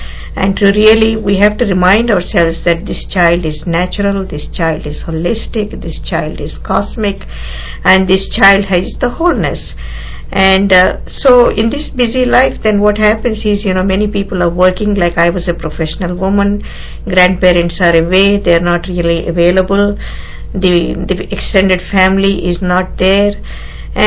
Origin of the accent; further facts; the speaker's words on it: India; it was so close while I was growing up in India.